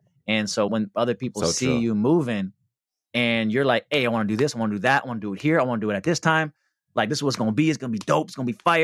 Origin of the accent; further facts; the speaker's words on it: West Coast, United States; I'm from the West Coast, but I have to say